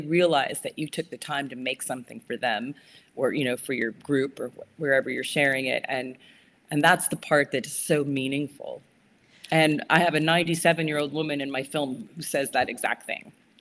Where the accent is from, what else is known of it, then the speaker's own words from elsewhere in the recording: Iowa, United States; My film kicks off with the fact that I got this pie baking job in Malibu and I had no qualifications. And I said, I'm from Iowa and I got the job.